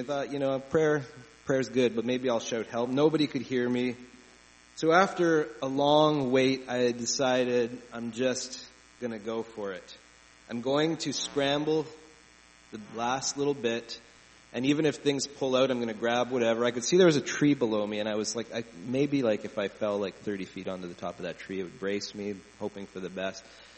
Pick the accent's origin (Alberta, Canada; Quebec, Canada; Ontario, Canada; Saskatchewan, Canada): Ontario, Canada; I grew up in southern Ontario, where the word mountain meant the Niagara Escarpment.